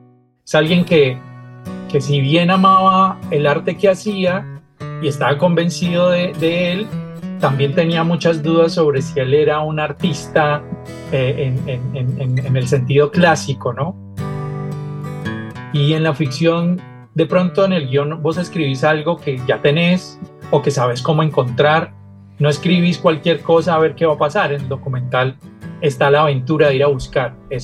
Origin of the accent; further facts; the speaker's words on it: Cali, Valle del Cauca, Colombia; soy caleño, nací en Cali, sin embargo, mis padres son digamos, de Antioquia, en particular de Medellín. Toda la familia de mi madre vive en Medellín todavía